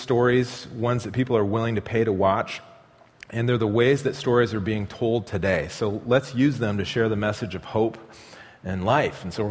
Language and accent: English; Midwest, United States; and I grew up in the Midwest